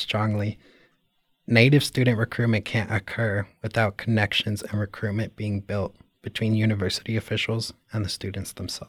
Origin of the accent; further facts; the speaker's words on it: Nevada, United States; I am from the Trout Eater people of the Northern Paiute Nation.